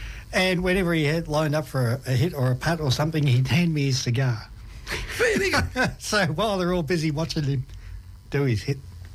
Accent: Frankston North, Victoria, Australia; Oh, yes. Frankston North. The Pines, mate.

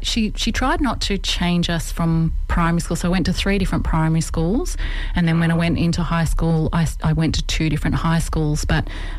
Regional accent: Melbourne, Victoria, Australia; born there; I was born in Melbourne at the Jesse McPherson Hospital, which now, it doesn't actually exist anymore. But that's where I was born.

